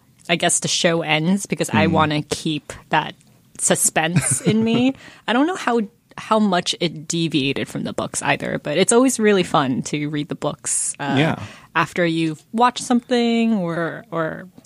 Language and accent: English; Georgia, United States; If you ask me to do a Southern accent, which, like, I'm from Georgia, and I cannot do a Southern accent.